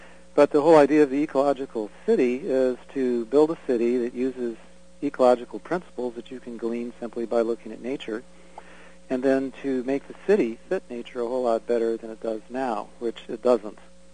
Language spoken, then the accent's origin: English; Santa Fe, New Mexico, United States; I grew up in Santa Fe, New Mexico, which a long time ago was founded as a very pedestrian city and has very cozy little narrow streets and compact building structure